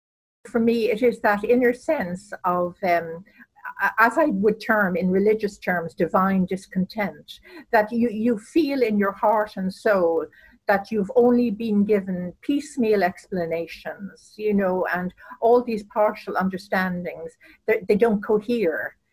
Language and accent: English; Ireland